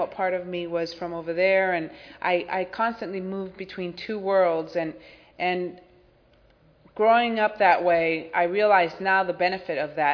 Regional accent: San Diego, California, United States; I grew up here in San Diego, San Ysidro specifically

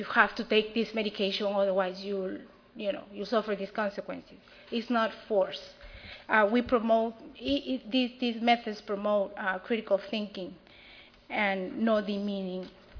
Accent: Peru; moved away as an adult; I am from Peru. I came here when I was 20, and I know how to survive in this country.

